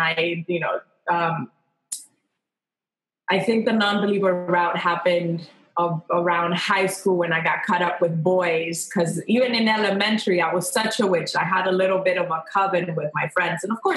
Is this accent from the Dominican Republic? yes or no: yes; Santo Domingo, Dominican Republic; I grew up I was born in Dominican Republic, in Santo Domingo